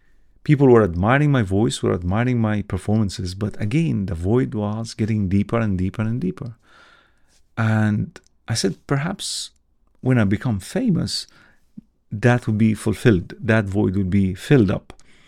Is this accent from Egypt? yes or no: yes; Alexandria, Alexandria Governorate, Egypt; English is a second language; I was born in Egypt, Alexandria City, and growing up